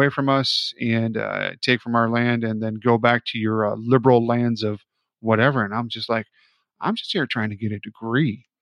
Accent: Chicago, Illinois, United States; now in Virginia, United States; I'm from Chicago. I'm from that area there. And when I moved down here to Virginia, when I was getting my master's degree

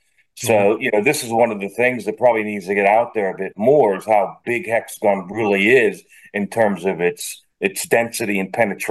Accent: Pittsburgh, Pennsylvania, United States; also born or lived in Washington, D.C.; I was in D.C. for a long time, but I grew up in Pittsburgh around the steel mills.

